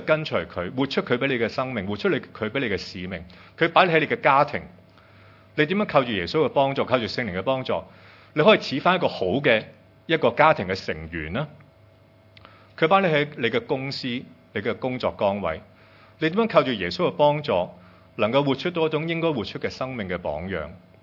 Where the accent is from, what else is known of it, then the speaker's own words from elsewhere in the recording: Hong Kong; 我们香港人一定要明白的，我们个个都经历过